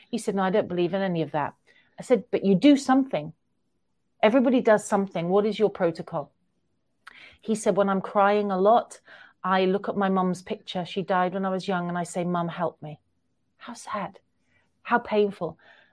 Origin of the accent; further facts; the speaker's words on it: Manchester, North West England, United Kingdom; And when he found out I was from Manchester, he's like, "Oh, that's amazing.